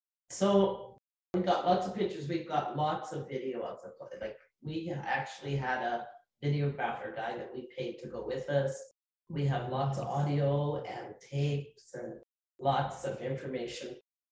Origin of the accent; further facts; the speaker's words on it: Canada; Interestingly enough, because we're Canadian, right?